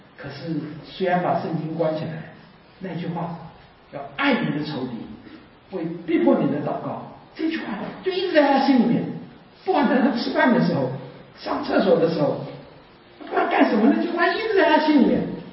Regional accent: Taichung, Taiwan; 台中是我的老家

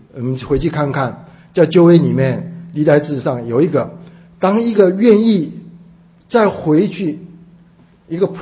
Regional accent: Chiayi, Taiwan; 那有一次我到另外一个比较东，我们叫东市场，比较大的，我们在嘉义市城门外的

